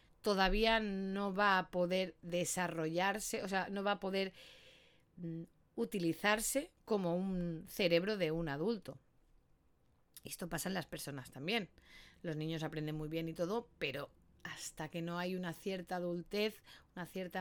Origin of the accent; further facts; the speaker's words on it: Córdoba, Argentina; yo soy de Córdoba, Argentina y vivo en el campo.